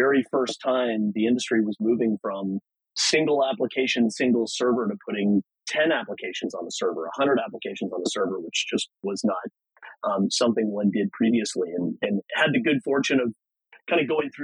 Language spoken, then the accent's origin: English; Piedmont, California, United States; Sure. Yeah, I grew up in Piedmont, little East Bay community